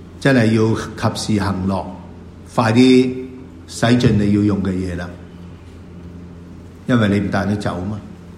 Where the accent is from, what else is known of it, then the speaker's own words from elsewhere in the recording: China; 我哋中國人